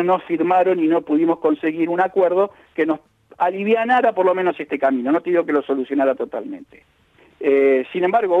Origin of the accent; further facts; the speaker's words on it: Argentina; Y son todos empleados, y somos todos argentinos.